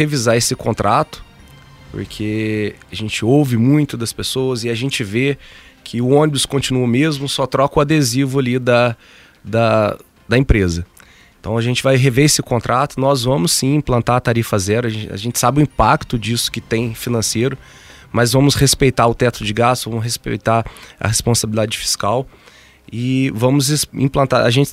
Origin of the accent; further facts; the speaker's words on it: Varginha, Minas Gerais, Brazil; Eu sempre falo para as pessoas, né, quando a gente viaja, a pessoa pergunta, ah, de onde você veio? Da cidade? Ah, de Varginha?